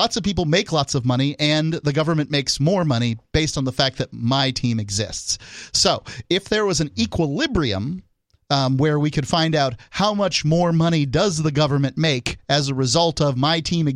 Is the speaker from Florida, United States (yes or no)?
yes; Tampa, Florida, United States; I am from Tampa Bay.